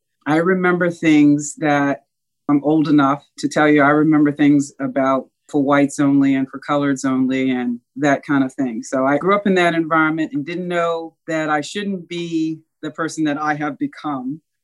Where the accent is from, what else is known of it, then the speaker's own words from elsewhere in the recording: Savannah, Georgia, United States; So I grew up in Savannah, Georgia, the middle child, five kids. I went to the Catholic schools in Savannah.